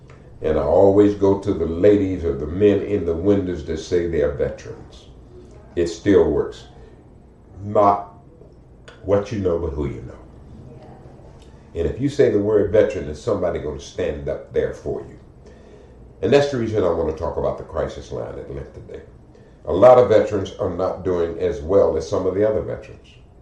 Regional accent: Texas, United States; I'm from Texas, and I only give out yellow roses.

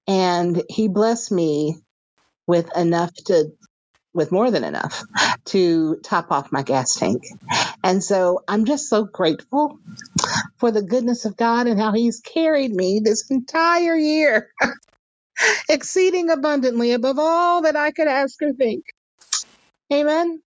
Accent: Atlanta, Georgia, United States; I am hailing in from Atlanta, GA. Certainly not hot Atlanta right now, but Atlanta, GA nonetheless.

